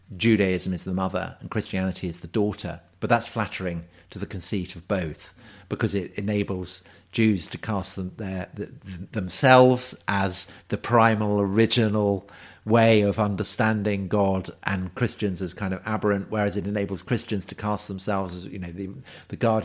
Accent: Salisbury, South West England, United Kingdom; I grew up in Salisbury, and so we always used to go on school trips to HMS Victory

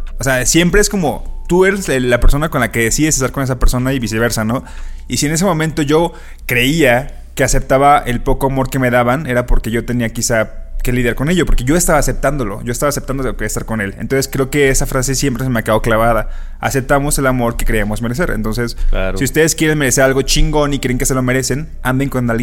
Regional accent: Mexico

